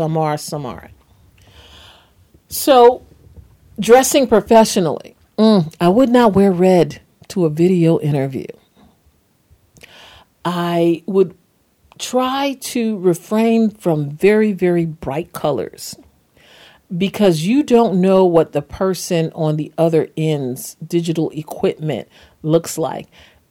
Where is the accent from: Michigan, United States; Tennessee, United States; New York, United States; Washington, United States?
New York, United States; I'm a New Yorker and I talk with my hands often.